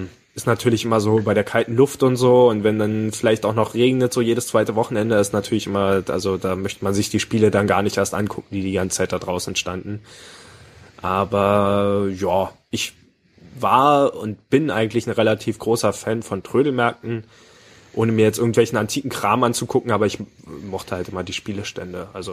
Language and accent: German; Cottbus, Brandenburg, Germany; Im Cottbuser Weihnachtsmarkt, also die Stadt, wo ich herkomme